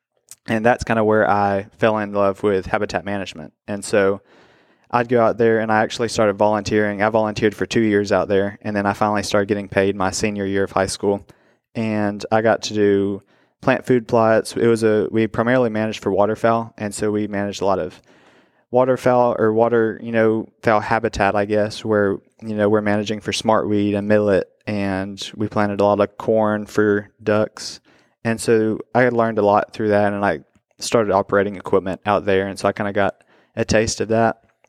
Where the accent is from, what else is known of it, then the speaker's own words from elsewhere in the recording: Alabama, United States; I'm a sophomore at Mississippi State, like Carter said, and I'm from North Alabama.